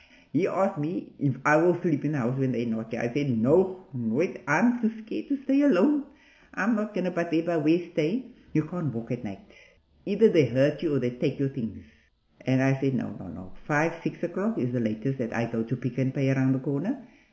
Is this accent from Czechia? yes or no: no; Wynberg, Western Cape, South Africa; born there; I was born in Wynberg. That time the people had babies in the houses. My mommy's mom lived in the road Karima lives in, and I was born in their house in Kent Road. I was 10 days old when my dad bought the house in Bath Road